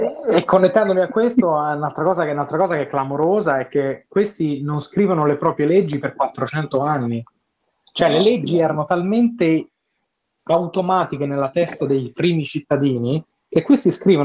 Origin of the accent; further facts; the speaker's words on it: Lazio, Italy; chi conosce un po' il Lazio, io sono del Lazio